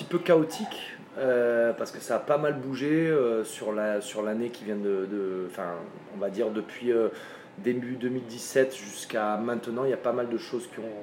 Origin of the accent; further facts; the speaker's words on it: Occitanie, France; Moi, je viens d'à côté de Montpellier.